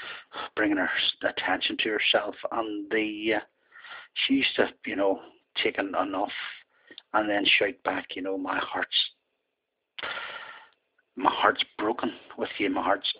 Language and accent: English; United Kingdom; Whenever I was growing up in Fortuna Street there